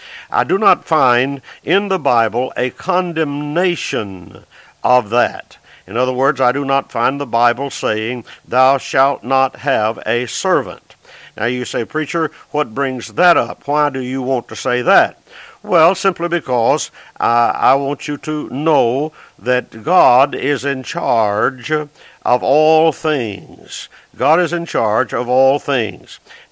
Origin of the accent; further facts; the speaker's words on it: Southern United States, United States; I've never one time in my life wished, even though I am from the South